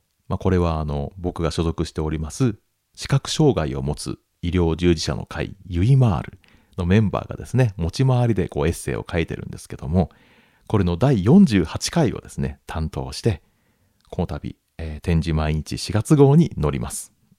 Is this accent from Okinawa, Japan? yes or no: no; Kure, Hiroshima, Japan; 僕が出身した小学校のシンボルです。 広島県呉市にありますね、呉市立五番町小学校、